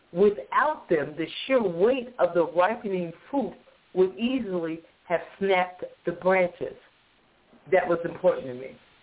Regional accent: Georgia, United States; But since I'm from Georgia, where we grow a lot of peaches, could I talk about peaches first?

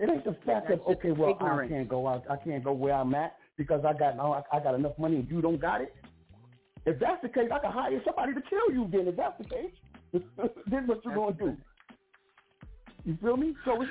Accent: Bronx, New York, United States; If I was to have $1 million right now, I'm from the Bronx. If I was to have $1 million right now, I'd go back to the Bronx.

